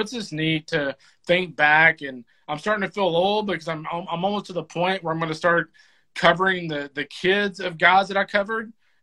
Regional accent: Lufkin, Texas, United States; Well, I was from Lufkin. That was their rival.

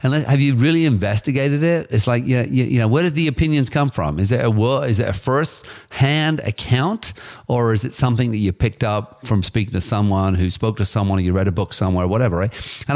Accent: England, United Kingdom; I grew up in England

